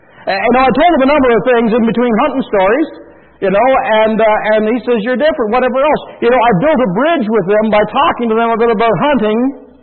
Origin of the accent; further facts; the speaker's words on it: Lanark, Ontario, Canada; and I said, I was from Lanark. I've been hunting up there in Lanark.